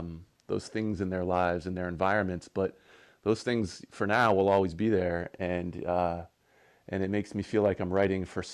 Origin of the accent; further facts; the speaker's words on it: Maine, United States; I take a walk every morning and go down to the river in my hometown, the Androscoggin